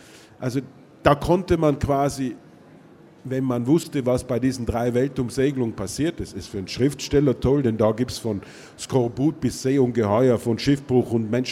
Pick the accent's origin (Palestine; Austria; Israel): Austria; wie man bei uns in Österreich sagt, wobei ich zugleich sagen muss, dass ich als Österreicher gewissermaßen einen Aachener Heimatroman geschrieben habe